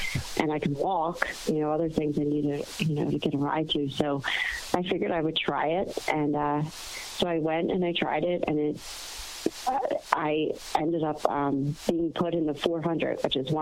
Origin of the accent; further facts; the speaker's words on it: Philadelphia, Pennsylvania, United States; Yeah, so because we grew up in Philadelphia, they didn't have charter schools back then.